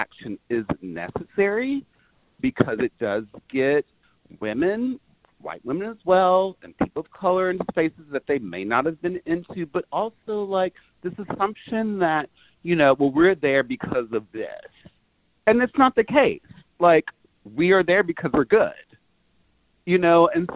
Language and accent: English; Tennessee, United States; but I'm from Tennessee originally, so he stayed in Tennessee as well.